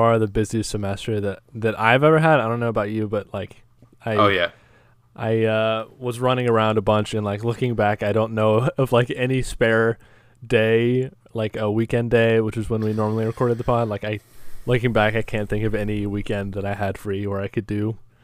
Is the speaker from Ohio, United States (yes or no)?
yes; Jackson, Ohio, United States; I went to see the Spider-Man in my hometown, which, first of all, I just want to say, I went to see it at my home theater in small town Jackson, Ohio